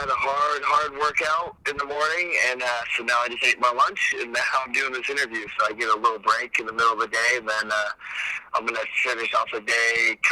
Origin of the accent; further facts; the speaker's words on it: California, United States; I'm from Humboldt County, so to drive to, like, the big, tough tournaments, we got to drive out of the area.